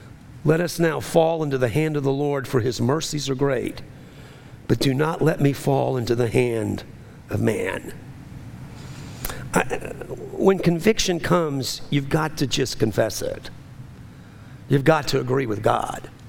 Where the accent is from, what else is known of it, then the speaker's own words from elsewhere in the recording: New Orleans, Louisiana, United States; I'm from New Orleans, but, you know, New Orleans, holy ones.